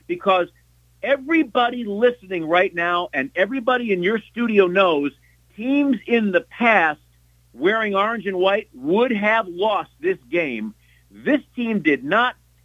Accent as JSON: {"language": "English", "town": "Chicago", "region": "Illinois", "country": "United States", "tie": "born or raised there", "also_born_or_lived": "Fargo", "lives_now": "Fresno, United States", "said": "There's jerks in my hometown of Chicago and back in Fargo and here in Fresno"}